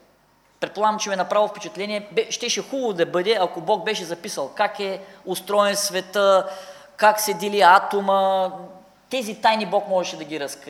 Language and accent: Bulgarian; Varna, Varna Province, Bulgaria; Роден съм във Варна. Първите 20 години от живота си прекарах в този град. Тук се кръстих в тази църква